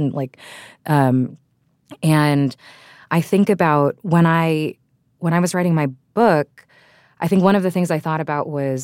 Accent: Texas, United States; from the implicit point of view of me as a Filipino woman that grew up in Texas

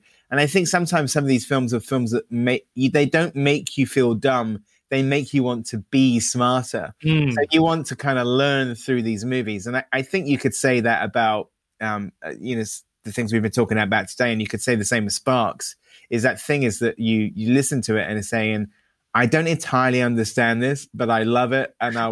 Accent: United Kingdom; Also, I have to say, as a Brit

